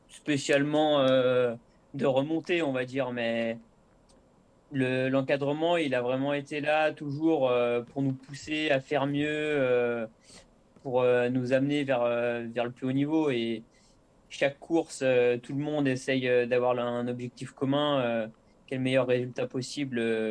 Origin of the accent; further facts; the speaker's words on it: La Motte-Servolex, Auvergne-Rhône-Alpes, France; also born or lived in Chambéry; commune de ma jeunesse où habitent mes parents, où je suis actuellement. Et donc, je suis né à Chambéry, mais j'ai passé toute mon enfance à la Motte-Servolex.